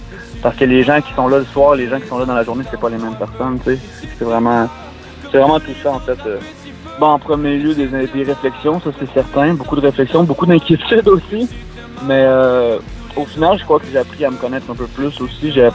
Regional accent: Thetford Mines, Quebec, Canada; now in Montreal, Canada; Je viens de Tetford, une ville de 27 000 habitants, une moyenne ville en fait. Je suis déménagé pour les études et pour la musique à Montréal.

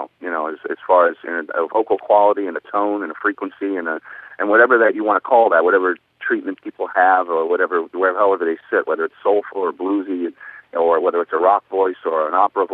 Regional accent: Pittsburgh, Pennsylvania, United States; moved away as an adult; now in New York, United States; I was born and raised in Pittsburgh.

